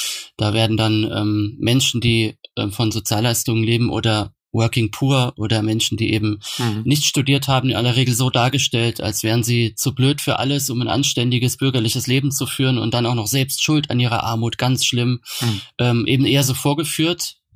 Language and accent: German; Kaiserslautern, Rhineland-Palatinate, Germany; accent: Palatinate German; meinen pfälzischen Kaiserslauterer Dialekt abzulegen